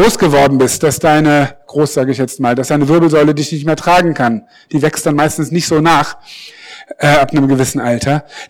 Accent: Northern Germany, Germany; Ich bin Norddeutscher, ja

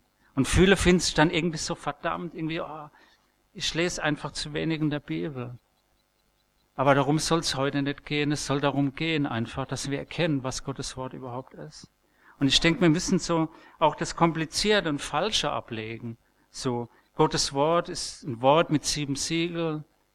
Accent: Marburg, Hesse, Germany; ich komme aus Marburg

